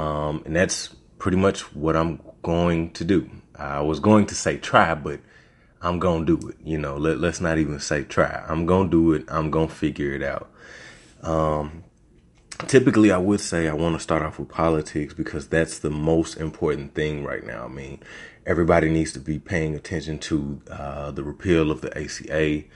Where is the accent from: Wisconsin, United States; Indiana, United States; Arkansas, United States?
Arkansas, United States; Little Rock; Let me get that out the way. I'm from Little Rock, Arkansas.